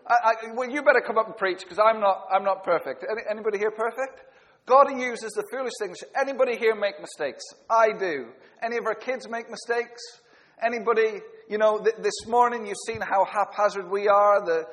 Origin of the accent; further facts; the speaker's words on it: United Kingdom; I'd be moaning and complaining, as British people do, the whinging poms.